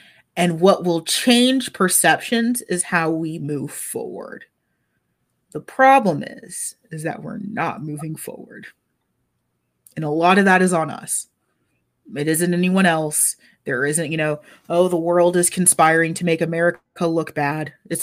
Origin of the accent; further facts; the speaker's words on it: United States; I don't get to do that being African-American, because I'm either from Africa, which no one likes. Everyone is still super racist against Africans. Or I'm obviously an American.